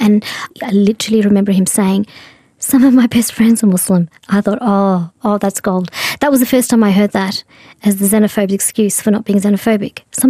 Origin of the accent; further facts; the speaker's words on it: Bendigo, Victoria, Australia; I grew up in Australia. I grew up in country Victoria, a very strong sense of belonging.